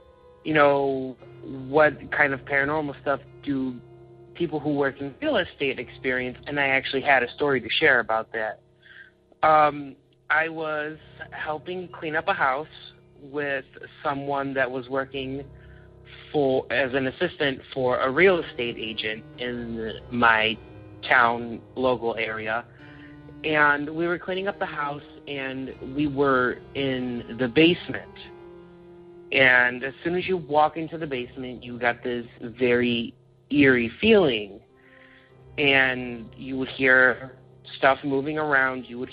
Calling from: Illinois, United States; I am calling from Illinois.

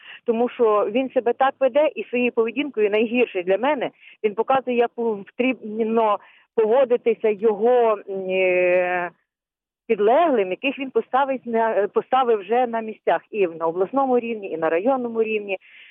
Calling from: Lviv, Lviv Oblast, Ukraine

